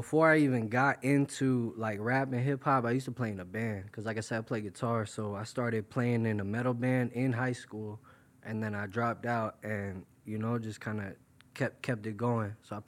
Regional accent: New York, United States; now in Florida, United States; I'm originally from New York. Right now I live in Florida. My parents, they got divorced when I was real young, so it kind of shifted me between the two states.

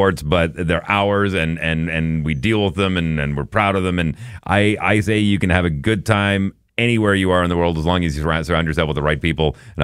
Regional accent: Fort McMurray, Alberta, Canada; also born or lived in Edmonton / Calgary; now in Winnipeg, Canada; I'm an adopted son of Winnipeg. I've been here 21 years now, almost 21 years. I'm coming up on that in January. And to me, after growing up in Fort McMurray, spending some time in Edmonton and Calgary, this is my home.

